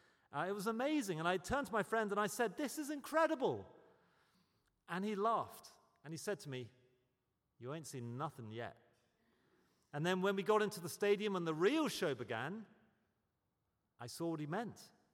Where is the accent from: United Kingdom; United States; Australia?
United Kingdom; as a Brit who's never experienced anything like this, I was in awe.